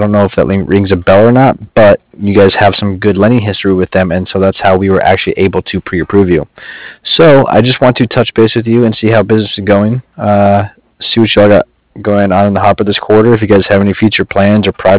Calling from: Cardiff, Wales, United Kingdom; I'm calling from Cardiff. It's C-A-R-D-I-F-F, like Frank Frank.

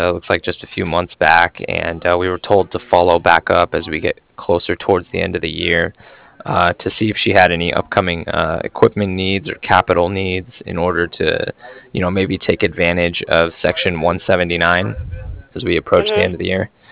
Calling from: Cardiff, Wales, United Kingdom; And I'm calling from Cardiff. That's spelled C-A-R, D as in dog, I-F-F, like Frank.

